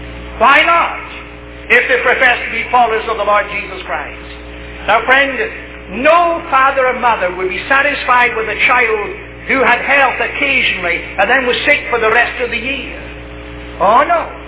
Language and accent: English; Scotland, United Kingdom; We talk to each other in Scotland. That's my mentality. I'm a Scotsman.